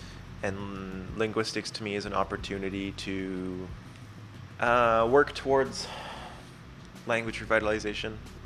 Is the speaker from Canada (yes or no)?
yes; Kingston, Ontario, Canada; My family's lived off reserve for quite some time, so I grew up in Kingston.